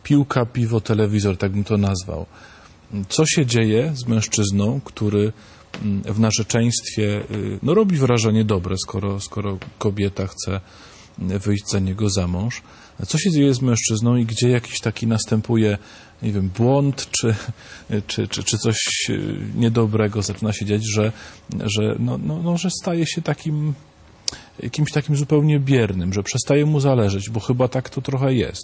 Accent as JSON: {"language": "Polish", "region": "Silesian Voivodeship", "country": "Poland", "said": "Ja jestem ze Śląska"}